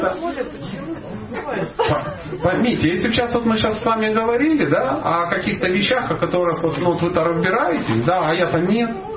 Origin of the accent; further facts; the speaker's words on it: Dnipro, Dnipropetrovsk Oblast, Ukraine; когда-то в детстве очень захотел мороженое, а денег не было. И, короче, у меня возник преступный план. Я же из Днепропетровска.